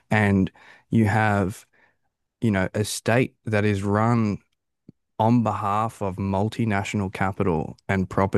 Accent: Victoria, Australia; But I'm from Victoria, so I don't know.

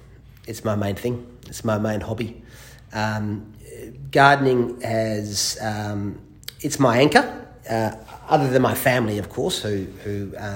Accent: Western Australia, Australia; I'm not from Fremantle originally. I grew up on the other side of the river, and I grew up in the western suburbs.

